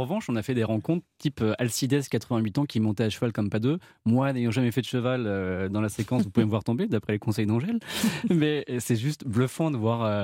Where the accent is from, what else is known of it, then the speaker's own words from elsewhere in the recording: Normandy, France; je suis normand, mes grands-parents sont normands comme mes parents.